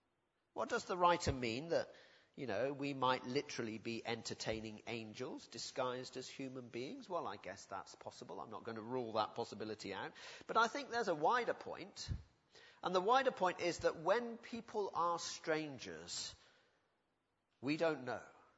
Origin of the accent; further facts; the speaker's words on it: United Kingdom; I'm talking as a British white male here.